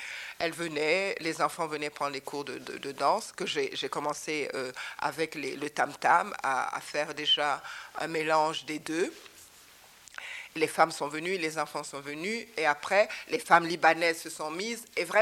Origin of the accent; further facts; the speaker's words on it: Senegal; moved away; Et jusqu'à présent, j'ai quitté le Sénégal sans le quitter, parce que je repars dans mon pays, je reprends des cours, je fais des stages avec des Européens, des Africains.